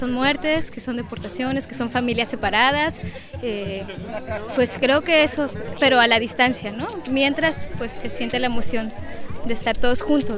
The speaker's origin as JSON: {"language": "Spanish", "town": "Xalapa", "region": "Veracruz", "country": "Mexico", "said": "vengo de Jalapa."}